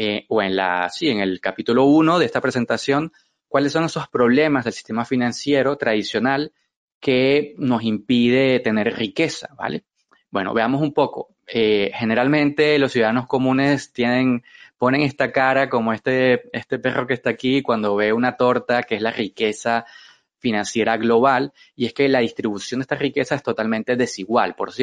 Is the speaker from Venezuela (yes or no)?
yes; Venezuela; now in Madrid, Spain; soy venezolano, 43 años, en abril próximamente cumplo 43. Vivo en Madrid desde hace 4 años